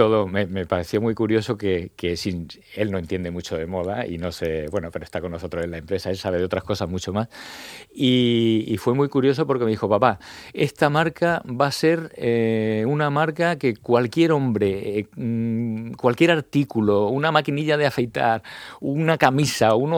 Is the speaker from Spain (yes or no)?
yes; Yecla, Region of Murcia, Spain; Además, yo soy muy de Yecla, ¿eh?